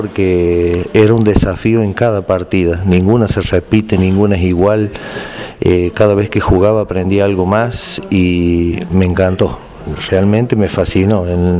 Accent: San Luis, Argentina; also born or lived in Córdoba; Soy nacido en Córdoba, en el sur de Córdoba, y de los 5 años que vivo en San Luis.

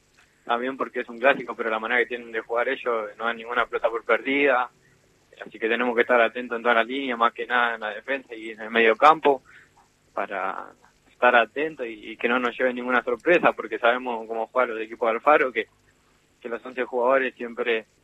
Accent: Argentina; como todo argentino

